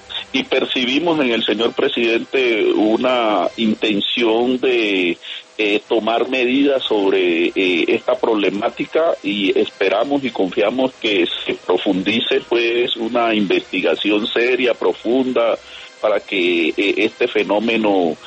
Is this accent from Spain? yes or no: no; Colombia; para ver cómo nosotros también podemos seguir sosteniéndonos como colombianos con vida.